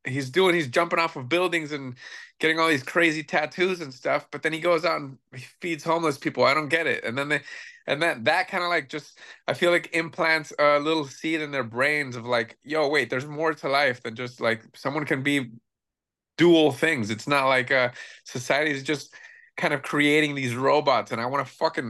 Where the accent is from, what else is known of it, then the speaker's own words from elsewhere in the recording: Miami, Florida, United States; I'm from Miami, so this is like Satan's ass.